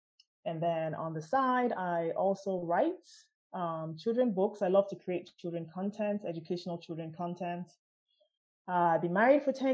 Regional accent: Port Harcourt, Rivers, Nigeria; now in United States; Born and raised in Port Harcourt, PH, Nigeria, and then came to the United States.

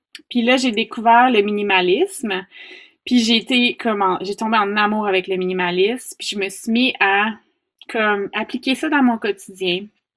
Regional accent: Quebec, Canada; En fait, je suis native de la Beauce.

